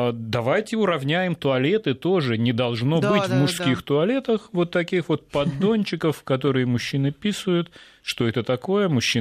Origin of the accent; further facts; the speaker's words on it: Russia; now in United States; Когда я жила в России, я выходец из России